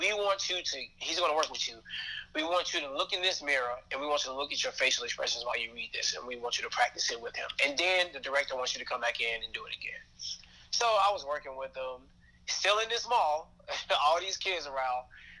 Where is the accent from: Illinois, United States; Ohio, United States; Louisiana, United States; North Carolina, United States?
Illinois, United States; Bellwood; I grew up in Bellwood. You know, I was in the city a lot when my mom worked for Chicago Public Schools.